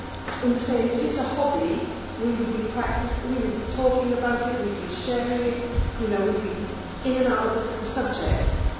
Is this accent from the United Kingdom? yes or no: yes; United Kingdom; We're very British.